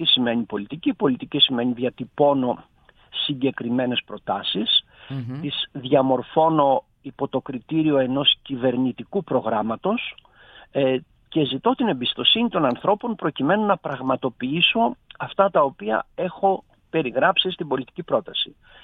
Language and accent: Greek; Greece; επειδή εμείς είμαστε Έλληνες και έχουμε ξεχάσει ότι είμαστε Έλληνες.